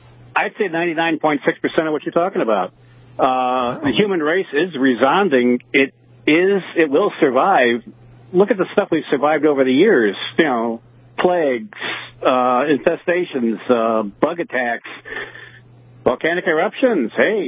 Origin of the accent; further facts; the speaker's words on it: Chicago, Illinois, United States; also born or lived in Arizona; I was living in Illinois until I was 50, moved to Arizona for a couple of years, and now I'm here. But I grew up around the Chicago area